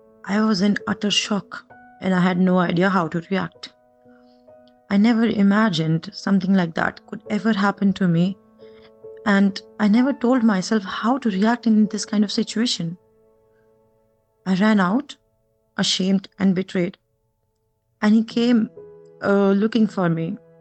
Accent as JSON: {"language": "English", "country": "India", "said": "As an Indian woman, we are taught to respect our partners, love them, give ourselves to them."}